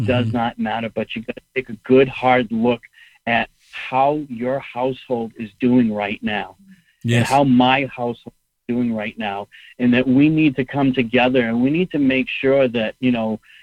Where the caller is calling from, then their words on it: New Hampshire, United States; Hey, Will. … from New Hampshire. How are you?